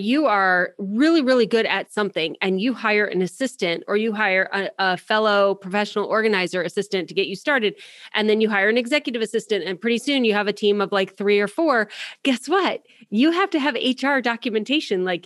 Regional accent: Ohio, United States; Born and raised in Ohio, people, I'm not going to lose my American citizenship is like my mental mindset

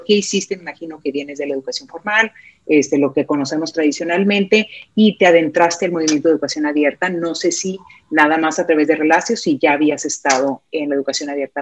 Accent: Mexico; como decimos en México, pues es tu gente, ¿verdad?

